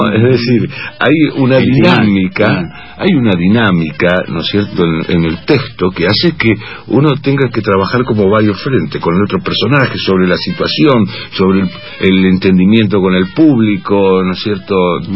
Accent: San Francisco, Córdoba, Argentina; born there; also born or lived in Santa Fe; now in Buenos Aires, Argentina; Sí, yo nací en San Francisco.

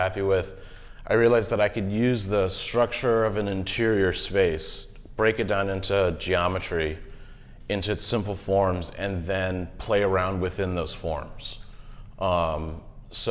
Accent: Los Angeles, California, United States; The interior scenes came from growing up in Los Angeles and growing up in very different homes

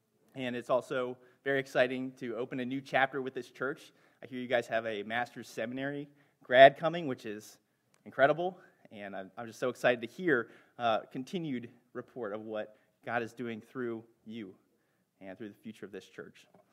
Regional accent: Lexington Park, Maryland, United States; I'm a local guy. I grew up in St. Mary's County, Lexington Park

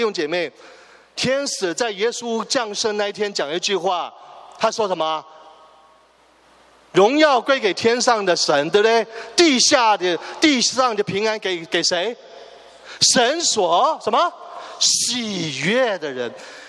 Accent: Canada; 又去到天堂，我们加拿大人站在一起

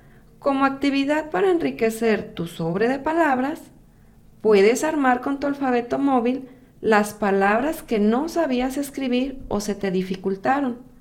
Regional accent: Guadalajara, Jalisco, Mexico; born there; A mí me gusta escuchar mariachi, porque nací en Guadalajara, Jalisco, y el mariachi es la música típica que allá se escucha.

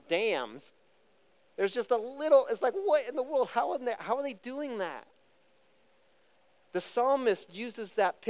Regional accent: Cincinnati, Ohio, United States; We're from Ohio, Cincinnati. It's only 330 feet above sea level.

